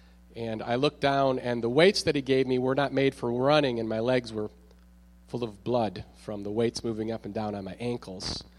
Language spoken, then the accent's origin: English; Minnesota, United States; and so I'm from Minnesota, and so I decided that I was going to go back home to Minnesota to go and visit her